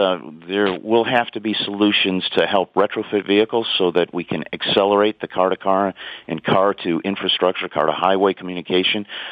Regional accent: Michigan, United States; Well, I'm from Michigan, so I know about ice and snow.

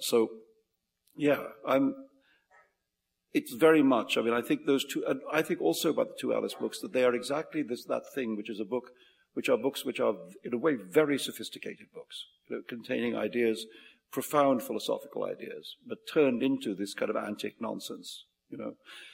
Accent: India; I always thought that it was a great good fortune for me to grow up as an Indian child surrounded by the storehouse of story that surrounds you, engulfs you, as an Indian child

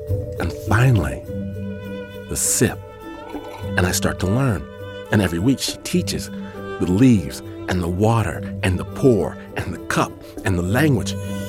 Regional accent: Midwest, United States; I'm from the Midwest, so I tell her, unfortunately, Gomen Nasai, I've got to give her a great big American hug now.

